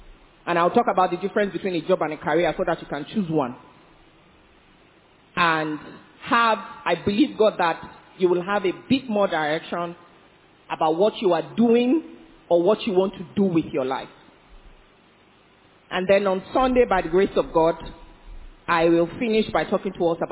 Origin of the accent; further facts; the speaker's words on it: Kano, Nigeria; moved away; I came from Kano. I didn't come from Lagos. So, but it's been a long time I left home.